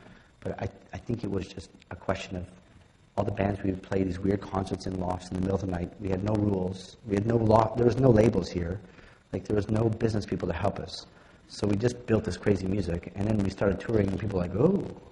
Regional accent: Quebec, Canada; I sell more records here because I'm from Quebec than any other place in the world.

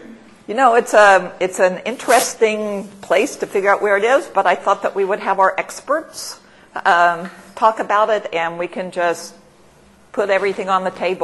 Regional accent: United States; now in Canada; I realized that coming as an American, hate speech actually legally is something different in Canada

